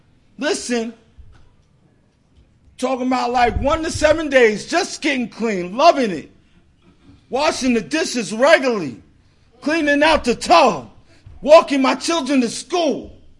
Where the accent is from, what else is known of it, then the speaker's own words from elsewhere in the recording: Brooklyn, New York, United States; I come from Brooklyn, right, and I like to thank Ocean City for having me